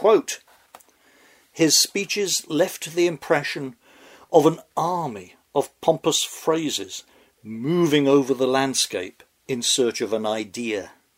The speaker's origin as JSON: {"language": "English", "region": "England", "country": "United Kingdom", "moved": "as an adult", "lives_now": "United States", "said": "I've been here close to 34 years, more than half my adult life. I come from England, a cousin nation, with a shared language."}